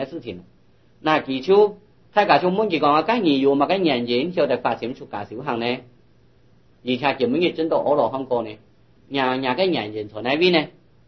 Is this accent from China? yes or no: no; Taiwan; 我哋中国人，尤其我哋台湾嘅人